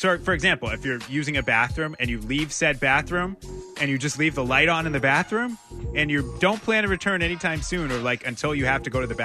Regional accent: Lynn, Massachusetts, United States; You know, I'm from Lynn, proud to be from Lynn.

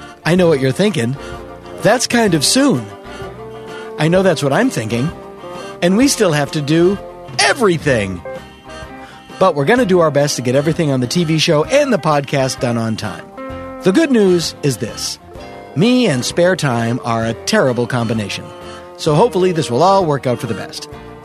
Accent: Massachusetts, United States; Ken is a very, very funny comedian who hails from my home state of Massachusetts.

